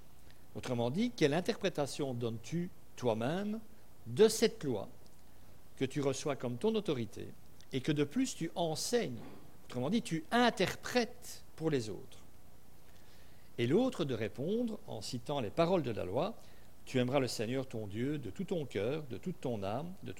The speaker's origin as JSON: {"language": "French", "country": "Belgium", "said": "nous sommes Belges, on aime les Belges"}